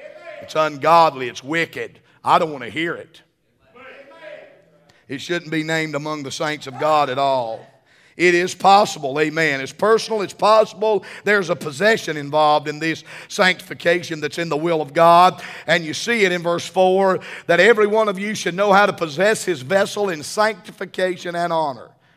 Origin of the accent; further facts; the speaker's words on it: Southern United States, United States; And we're from the South.